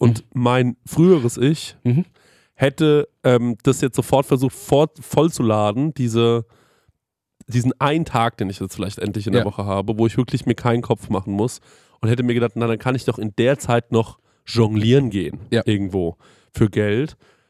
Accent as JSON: {"language": "German", "town": "Aschaffenburg", "region": "Bavaria", "country": "Germany", "said": "Und dann meint ihr Mann so, wo kommst du her? Ich so, aus Aschaffenburg."}